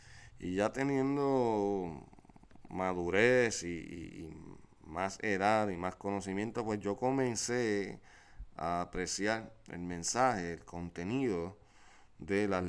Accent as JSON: {"language": "Spanish", "town": "Hormigueros", "country": "Puerto Rico", "tie": "born or raised there", "also_born_or_lived": "Mayagüez / United States", "said": "Yo soy nacido en Mayagüez, pero crecí y me crié en Hormigueros. Eventualmente, durante mi vida adulta, viví 6 años en Estados Unidos y hace ya 17"}